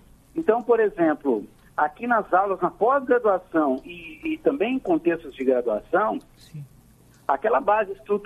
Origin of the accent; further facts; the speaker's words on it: Minas Gerais, Brazil; now in São Paulo, Brazil; eu sou mineiro, na verdade.